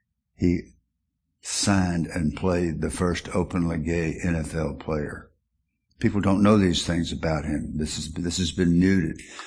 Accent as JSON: {"language": "English", "region": "the South", "country": "United States", "accent": "Southern", "said": "these big guys are going to hear my Southern accent."}